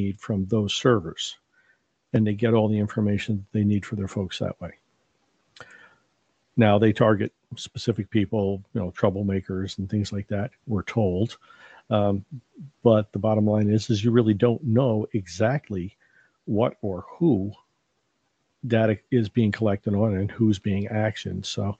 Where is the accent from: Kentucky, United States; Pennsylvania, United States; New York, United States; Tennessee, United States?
New York, United States; Being a New Yorker, I have a list of places.